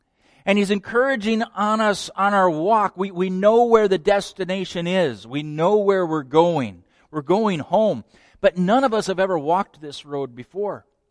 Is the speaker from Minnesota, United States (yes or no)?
yes; Minnesota, United States; I'm from the Midwest. I grew up in a town of about 20,000 people in southern Minnesota.